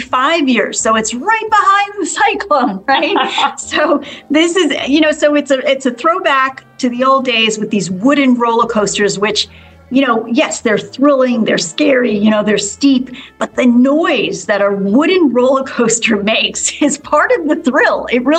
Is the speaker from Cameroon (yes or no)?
no; New York, United States; I grew up near Coney Island visiting my dad on the weekends, and I just feel blessed.